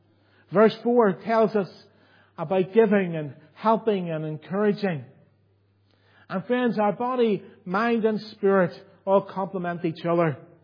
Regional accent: Belfast, Northern Ireland, United Kingdom; I lived in Belfast, I was brought up in Belfast

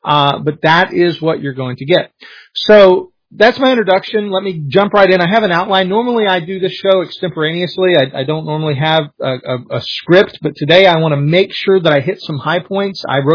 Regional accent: Florida, United States; I am from Florida. This is the patron state of theme parks.

